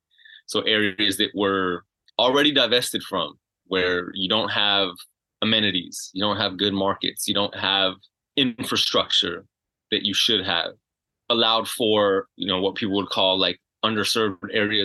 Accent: Los Angeles, California, United States; I'm based here in Los Angeles. It's my hometown.

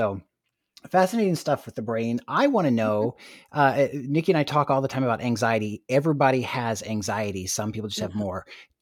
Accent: Missouri, United States; I'm from Missouri, so I say you have to show me.

